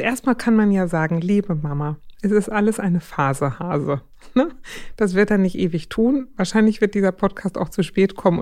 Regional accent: Schleswig-Holstein, Germany; born there; Na, ich bin ja aus Schleswig-Holstein gebürtig, insofern keine Ahnung, aber ich kenne es auch von hier.

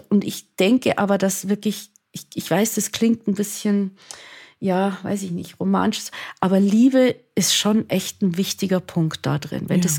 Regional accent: Munich, Bavaria, Germany; Ich komme jetzt aus München.

